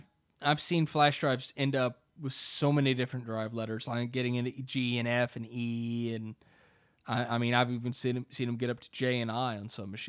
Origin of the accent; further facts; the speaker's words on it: United States; I'm American. I don't know how to say funny words.